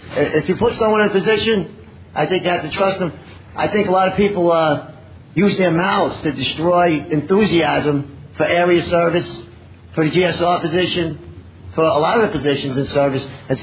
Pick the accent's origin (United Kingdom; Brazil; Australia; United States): United States; New York City, New York; I'm an addict. I'm from New York City.